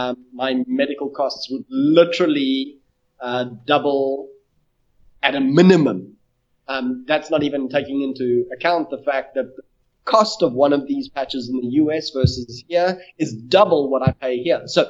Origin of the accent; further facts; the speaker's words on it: South Africa; moved away; And I come from Africa, people. it may be South Africa, which is like Africa light